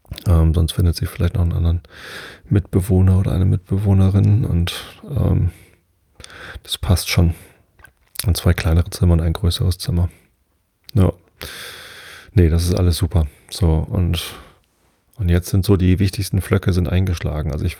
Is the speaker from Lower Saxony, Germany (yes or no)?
yes; Wistedt, Lower Saxony, Germany; born or raised there